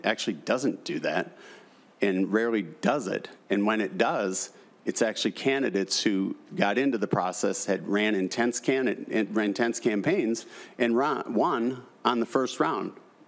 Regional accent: St. Paul, Minnesota, United States; which I love them as well because I'm from St. Paul, where there were no restrictions before, there are now.

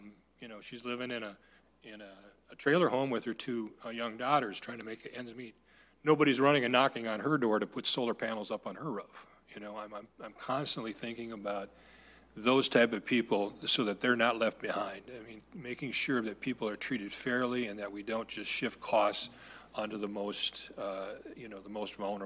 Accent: Minnesota, United States; I'm a Minnesotan first, and I think the Minnesotans are wanting to make sure everybody pays their fair share.

